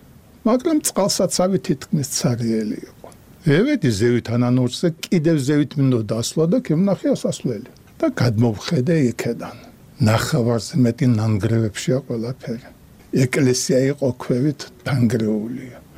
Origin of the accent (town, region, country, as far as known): Batumi, Adjara, Georgia